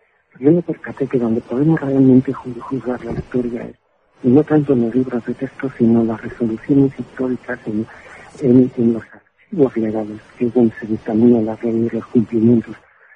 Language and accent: Spanish; Bilbao, Basque Country, Spain; moved away; ya soy de País Vasco, de Bilbao, y así ya muchos años, son 8 años que yo continuo fuera, y estaré pues hace más de 1 año que me vuelvo a casa.